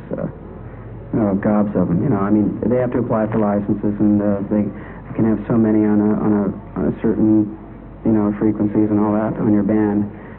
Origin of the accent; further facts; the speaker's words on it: Los Angeles, California, United States; Well, we're all from Los Angeles, or the Los Angeles area in California.